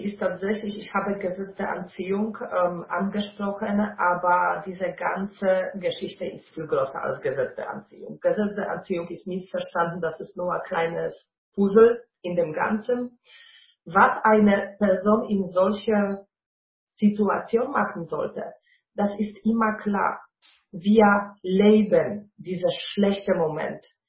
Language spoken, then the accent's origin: German; Poland; German is a second language; moved away; Ich komme ursprünglich aus Polen, was man natürlich auch hören kann.